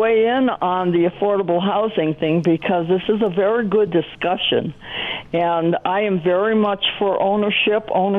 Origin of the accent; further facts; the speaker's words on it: Cleveland, Ohio, United States; I grew up in Cleveland, Ohio, in the inner city of Cleveland on a flag lot.